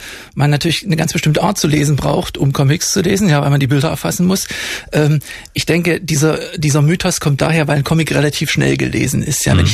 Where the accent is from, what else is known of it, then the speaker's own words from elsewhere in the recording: East Germany, Germany; Also über die Jahre, als Kind in der DDR aufgewachsen